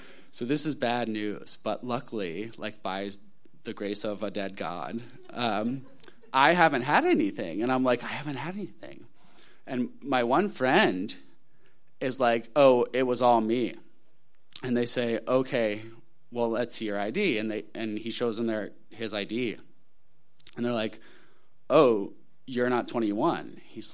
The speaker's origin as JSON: {"language": "English", "town": "Charleston", "country": "United States", "tie": "born or raised there", "said": "I grew up in Charleston."}